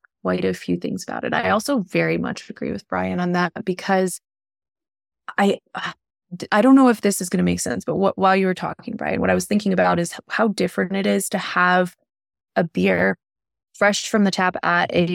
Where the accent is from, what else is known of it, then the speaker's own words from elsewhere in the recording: East Coast, United States; now in Colorado, United States; I know when I grew up on the East Coast, I had never heard of mead until I moved to Colorado and was in Palisade.